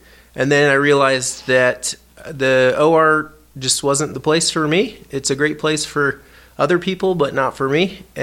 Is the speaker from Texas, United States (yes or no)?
no; Oklahoma, United States; So I grew up in Oklahoma, so I'm a Midwesterner at heart.